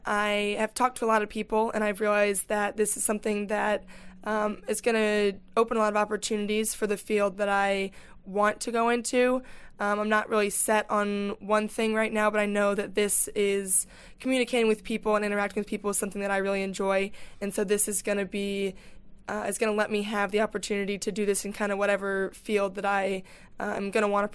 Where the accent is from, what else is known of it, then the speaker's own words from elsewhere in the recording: Illinois, United States; born there; I was born in Illinois, and I have go back there a lot, and I enjoy that area of Chicago suburbs.